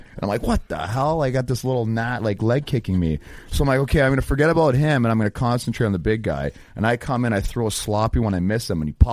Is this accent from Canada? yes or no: yes; Hamilton, Ontario, Canada; We're blue collar. And I grew up in Ashton, Hamilton for my first, whatever, 10 years.